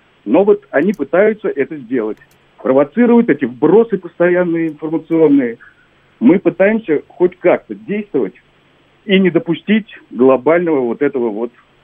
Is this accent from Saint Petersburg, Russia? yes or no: no; Moscow, Russia; я из Москвы.